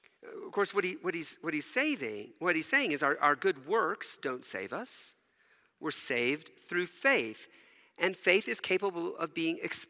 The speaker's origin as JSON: {"language": "English", "region": "Southern United States", "country": "United States", "tie": "born or raised there", "said": "I grew up in Bible-believing churches that preached only the Bible every week in the very conservative deep south of America."}